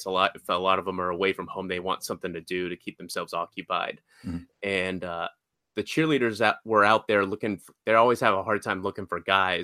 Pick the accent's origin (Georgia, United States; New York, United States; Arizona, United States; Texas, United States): Georgia, United States; I grew up in Georgia for the most part of my life. Grew up in a middle-class family.